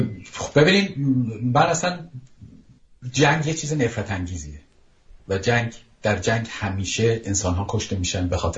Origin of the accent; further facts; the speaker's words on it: Iran; اینا فهمیدن ما ایرانی هستیم،